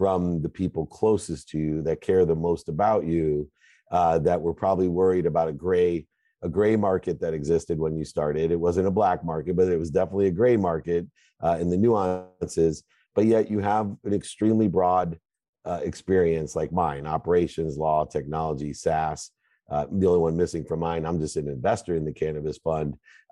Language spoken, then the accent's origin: English; San Diego, California, United States; I grew up in San Diego.